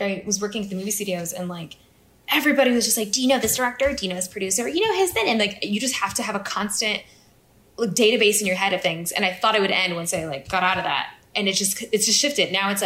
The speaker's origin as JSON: {"language": "English", "region": "Colorado", "country": "United States", "said": "I'm from Colorado."}